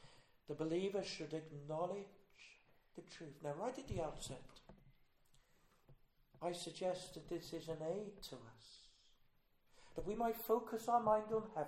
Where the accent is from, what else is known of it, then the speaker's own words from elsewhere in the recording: England, United Kingdom; Yes, we're English, but we speak a different language.